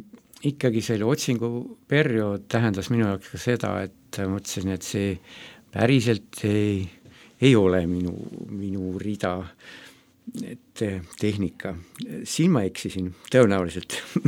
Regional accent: Otepää, Valga County, Estonia; pärit olen hoopiski väiksest linnast Otepäält ja siis olin tudengina ja mitte kristlasena, ehk pere ei ole kristlik perekond oma

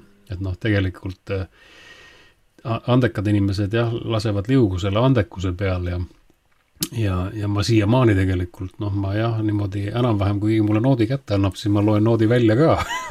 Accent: Palivere, Lääne County, Estonia; also born or lived in Tallinn; No mina tulen Läänemaalt. Sündisin Tallinnas, aga üles kasvasin Läänemaal Paliveres.

